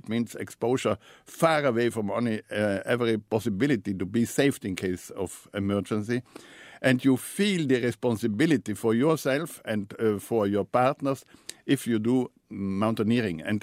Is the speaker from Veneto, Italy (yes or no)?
no; Trentino-Alto Adige, Italy; I grew up in the Dolomites, in one of the most beautiful groups of the Dolomites, in the Geislerspitzen, in German. In Italian, because it's an Italian-German community there. I am part of the German-speaking Italian north of Italy, of South Tyrol.